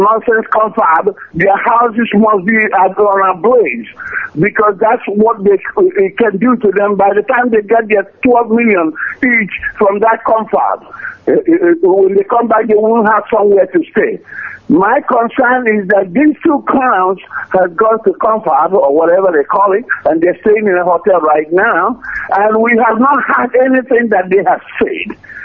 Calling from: Los Angeles, California, United States; I'm calling from Los Angeles.

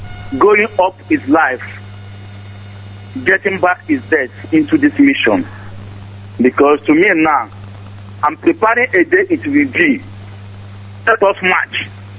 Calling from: Nigeria

